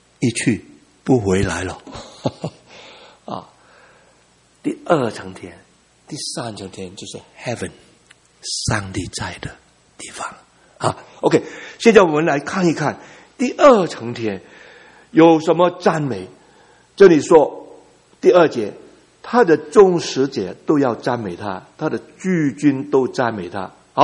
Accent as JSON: {"language": "Chinese", "country": "Vietnam", "tie": "born or raised there", "moved": "yes", "lives_now": "Canada", "said": "因为我在越南长大的时候啊，我天天只有，我上学的时候，只有闻到那个苹果的香味"}